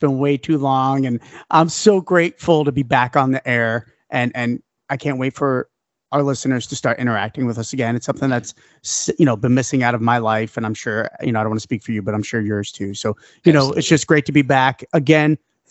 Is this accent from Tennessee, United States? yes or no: no; New York, United States; accent: New York; Ooh, my accent came out there a little bit. My New York accent.